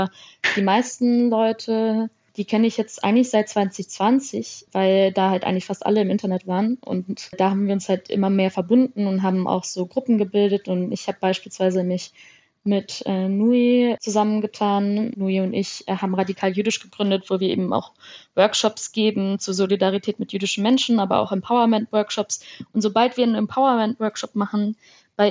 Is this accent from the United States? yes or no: yes; United States; moved away; weil ich bin erst in den USA aufgewachsen und da war es halt das Normalste der Welt. Also wir waren auch immer in jüdischen Orten